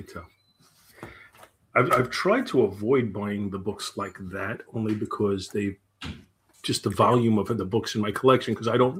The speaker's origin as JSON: {"language": "English", "town": "Brooklyn", "region": "New York", "country": "United States", "tie": "born or raised there", "said": "because I grew up in Brooklyn. And from where I lived, it would have been four short blocks over to get to Bedford Avenue and take the Bedford Avenue bus right up to Ebbets Field."}